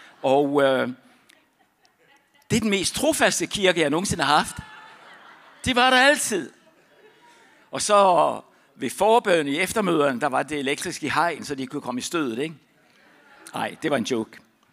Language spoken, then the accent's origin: Danish; Tanzania; Danish is a second language; moved away as an adult; now in Denmark; Da jeg så kommer til Danmark som 18-årig, nu var det sådan lidt i vores hjem, i Afrika talte vi dansk. Uden for hjemmet var det Swahili, Nyaturu, Taturu og Sukuma og Nyamwezi.